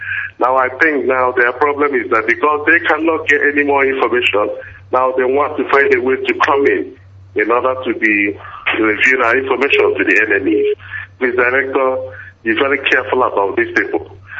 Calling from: Wolverhampton, West Midlands, United Kingdom; I'm calling from Wolverhampton, United Kingdom.

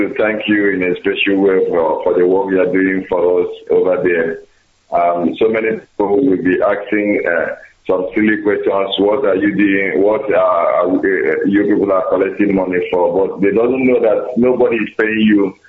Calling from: Nigeria; I'm calling you from Nassau State, Nigeria.

